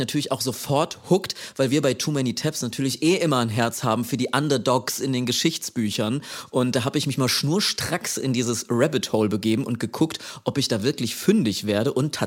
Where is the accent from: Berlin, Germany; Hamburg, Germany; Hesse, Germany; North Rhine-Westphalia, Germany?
Hesse, Germany; Ist übrigens ganz in der Nähe von da, wo ich herkomme. Ich war oft mit meiner Oma in Steinau